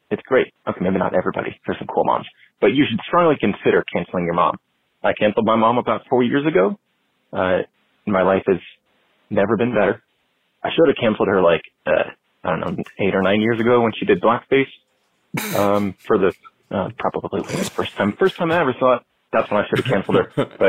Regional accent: Everett, Washington, United States; I'm from Everett, Washington

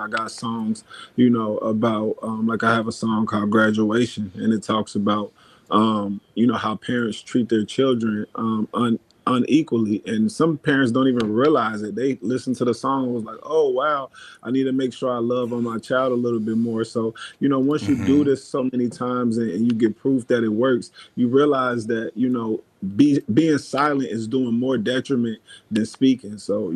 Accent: Dayton, Ohio, United States; As far as my community, growing up in Dayton, Ohio, it wasn't a whole lot of opportunities.

